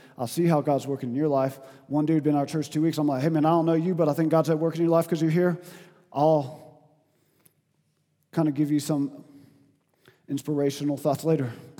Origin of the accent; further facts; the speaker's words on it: the South, United States; And I was like, that's kind of interesting because I'm from the South and we surf and we call each other dude.